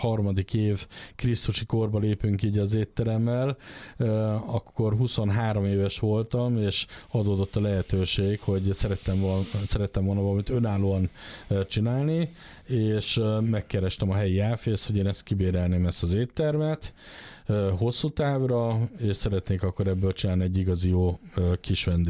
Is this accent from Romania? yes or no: no; Lake Balaton area, Hungary; a Balatonon nőttem föl, tehát egy éves koromban költöztünk a szüleimmel a Balaton mellé, és azóta ott élek.